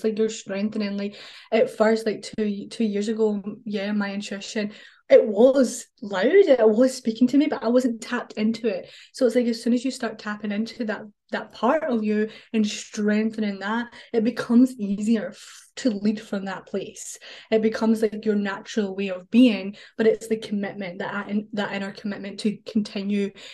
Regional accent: Scotland, United Kingdom; I am from Scotland.

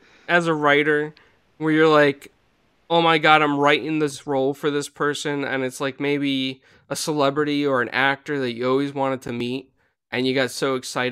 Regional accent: Pennsylvania, United States; where I grew up in Pennsylvania

